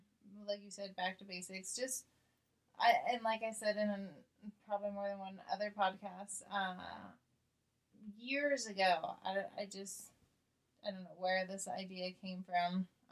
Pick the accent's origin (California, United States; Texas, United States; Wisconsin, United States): California, United States; Santa Cruz; Yeah, we're from Santa Cruz.